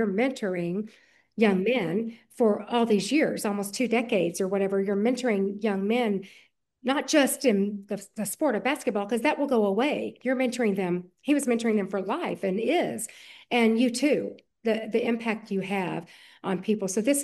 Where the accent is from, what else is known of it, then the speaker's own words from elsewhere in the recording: Alabama, United States; moved away; Most everybody knows that I'm from Alabama, and I love the state. I haven't lived there for many years